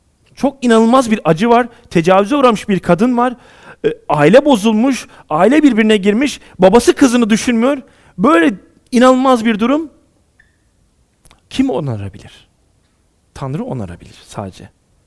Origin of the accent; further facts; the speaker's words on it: Adana, Turkey; Bildiğiniz gibi ben Adanalıyım.